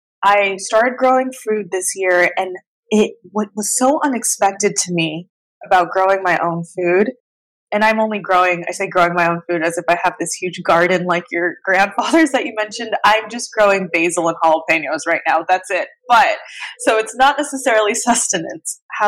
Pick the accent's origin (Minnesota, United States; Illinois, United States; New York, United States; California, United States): California, United States; where I grew up in Southern City, California, what a lot of people don't know about Orange County, where you and I met, is there's a reason why it's called Orange County.